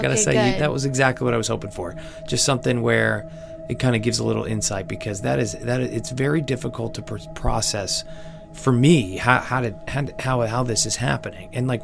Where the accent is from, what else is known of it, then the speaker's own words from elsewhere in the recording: East Coast, United States; I grew up in one in the East Coast.